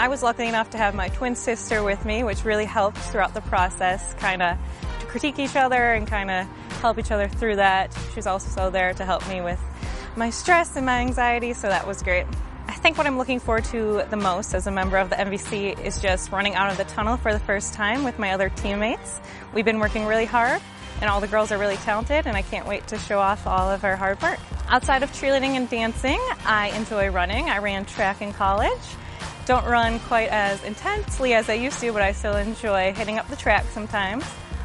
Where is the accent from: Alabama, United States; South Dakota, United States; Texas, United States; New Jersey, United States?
South Dakota, United States; Sioux Falls; I'm from Sioux Falls, South Dakota